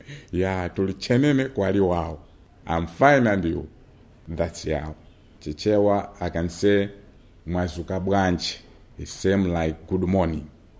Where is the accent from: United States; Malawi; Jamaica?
Malawi; Mangochi, Central Region; born there; English is a second language; Me, I was born in Mangochi. It's central. It's a Lulu, not urban, but Lulu.